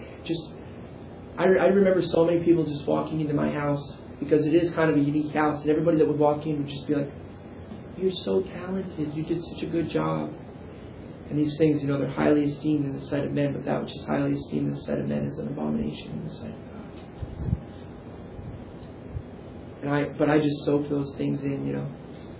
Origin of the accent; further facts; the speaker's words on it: Saranac Lake, New York, United States; And that's unheard of in my hometown. The biggest wind I'd ever seen in Saranac Lake was maybe 35, 40 miles an hour.